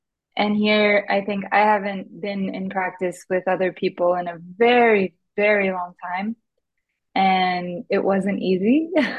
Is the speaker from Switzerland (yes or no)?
no; United States; now in Brazil; I grew up in the United States, but my family is Brazilian. I've lived in Brazil for the last 10 years.